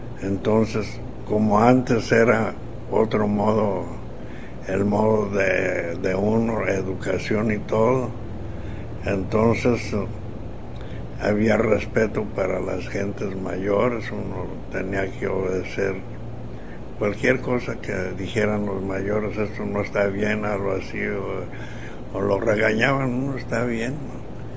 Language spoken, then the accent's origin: Spanish; Magdalena, Jalisco, Mexico; born there; En Magdalena, Jalisco.